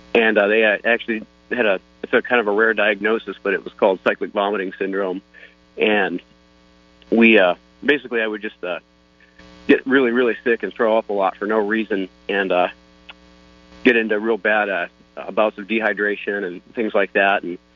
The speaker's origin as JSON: {"language": "English", "region": "Ohio", "country": "United States", "tie": "born or raised there", "said": "I grew up in Ohio, and I'm actually back there."}